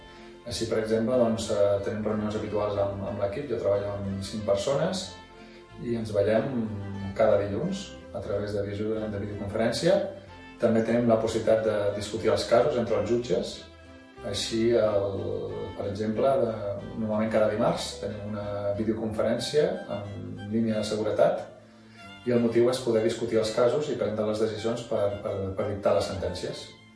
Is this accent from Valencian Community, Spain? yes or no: no; L'Escala, Catalonia, Spain; moved away as an adult; now in Luxembourg; soc de l'Escala i des de setembre de 2019 visc a Luxemburg